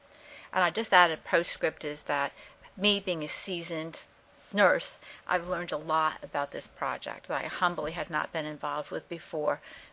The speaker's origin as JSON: {"language": "English", "town": "Philadelphia", "region": "Pennsylvania", "country": "United States", "said": "I'm from Philadelphia."}